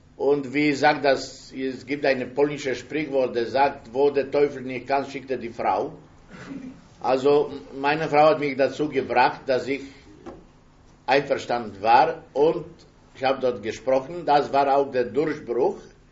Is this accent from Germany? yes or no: no; Kraków, Lesser Poland, Poland; born there; Ich bin geboren in Krakau in Polen.